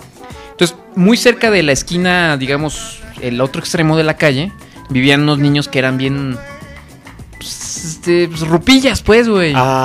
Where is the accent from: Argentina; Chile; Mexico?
Mexico; Morelia, Michoacán; now in Guanajuato, Mexico; yo vivía en Morelia. Yo crecí en Morelia.